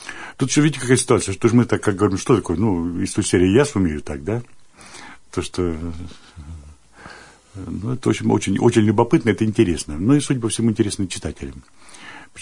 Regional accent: Kemerovo Oblast, Russia; born there; now in Tomsk, Russia; Я родился в Кузбассе, учился в Кемерово. Потом приехал в Томск, с Томска был призван в армию, вернулся я опять в Томск

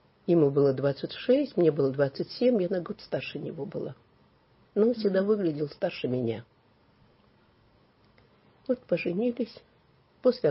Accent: Nagorno-Karabakh, Azerbaijan; Мы учились в Ереване. Я приехала из Нагорного Карабаха.

